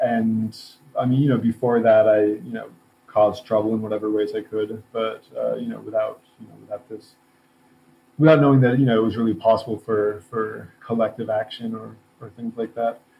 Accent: Virginia, United States; I grew up in Virginia in the 80s and 90s.

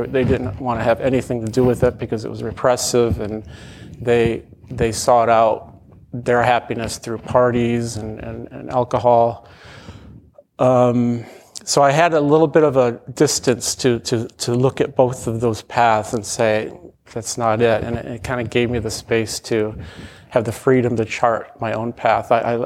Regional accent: Michigan, United States; born there; I was born in Southwest Michigan in a rural town to very young parents.

